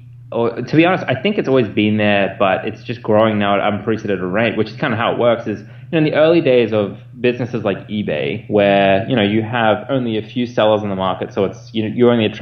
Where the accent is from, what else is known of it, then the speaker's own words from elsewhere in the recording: Australia; the analogy I use as an Australian, and we've been taught this from birth